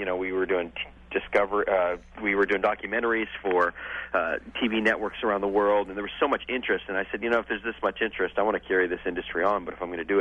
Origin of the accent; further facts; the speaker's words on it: Sarasota, Florida, United States; I've actually been training in my hometown of Sarasota, Florida, in wind gusts 45 to 55 miles per hour.